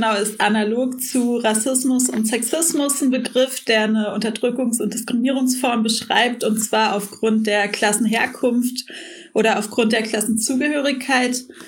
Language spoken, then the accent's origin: German; Berlin, Germany; Und ich bin in Kreuzberg aufgewachsen auch.